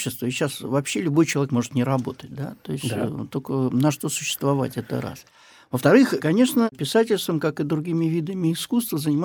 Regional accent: Saint Petersburg, Russia; я родом с Охты, да, Среднеохтинский проспект, Малоохтинский проспект, проспект Металлистов. Ну вот это моя, так сказать, малая родина. И я появился в период бэби-бума, 60-е годы

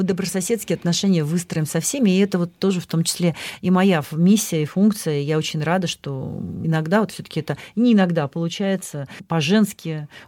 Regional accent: Kirovsk, Leningrad Oblast, Russia; Я надеюсь, что в моем родном городе Кировске все-таки будет каток

